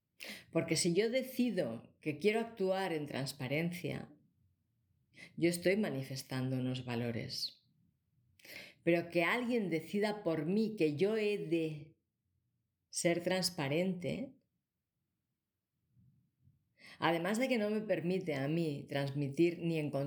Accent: Barcelona, Catalonia, Spain; born there; Me explicaron una historia sobre un barrio de Barcelona, mi ciudad natal.

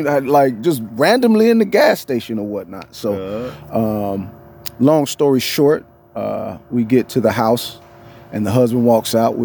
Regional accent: Florida, United States; You know, I come from the South. Oh, okay. You know what I mean? I mean, you know, North Florida is basically Lower Alabama.

